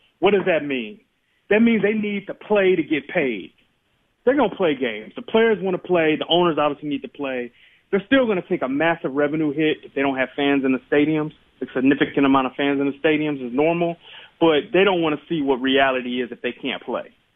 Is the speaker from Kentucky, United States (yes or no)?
no; Michigan, United States; Now, I'm from Michigan. I watch a lot of Michigan.